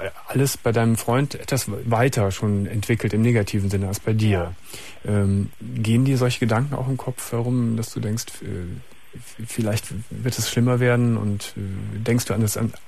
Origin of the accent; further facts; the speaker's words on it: Gummersbach, North Rhine-Westphalia, Germany; Ich weiß ja nun, ich komme ja selbst aus Gummersbach.